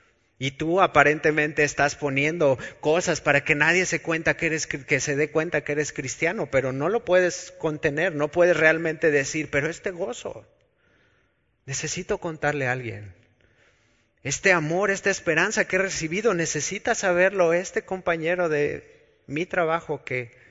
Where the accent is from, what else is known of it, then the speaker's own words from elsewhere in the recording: Mexico; Nosotros los mexicanos tenemos a considerar que no hay más rápido que un chisme. Pero así como mexicanos hemos sido desterrados de una tierra